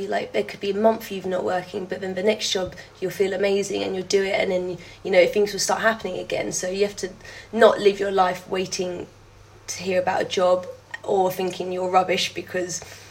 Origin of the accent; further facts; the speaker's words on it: England, United Kingdom; also born or lived in Thailand; I'm 24. I was originally born in Thailand and I came to England when I was like three. So I'm English, but my heritage is Thai